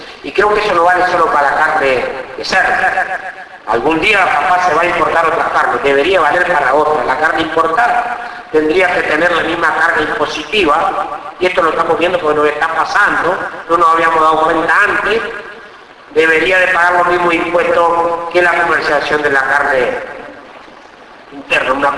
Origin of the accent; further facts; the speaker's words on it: Uruguay; como uruguayo, no como presidente de INAH